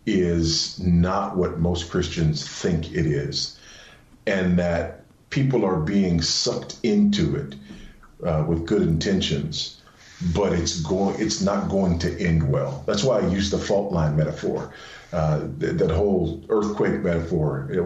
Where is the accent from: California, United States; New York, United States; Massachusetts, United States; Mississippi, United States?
California, United States; Los Angeles; I grew up in Los Angeles.